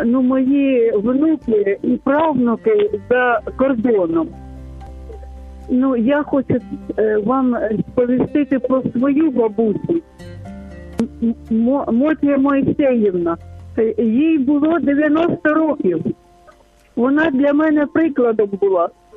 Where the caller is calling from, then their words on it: Dnipro, Dnipropetrovsk Oblast, Ukraine; Я з Дніпра